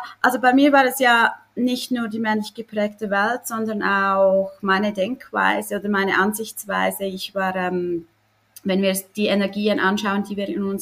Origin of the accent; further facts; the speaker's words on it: Switzerland; ich komme aus der Schweiz.